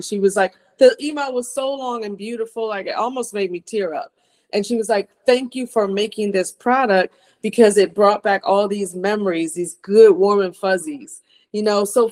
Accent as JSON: {"language": "English", "region": "New Jersey", "country": "United States", "tie": "born or raised there", "said": "So I'm born and raised in South Jersey, right outside of Philadelphia."}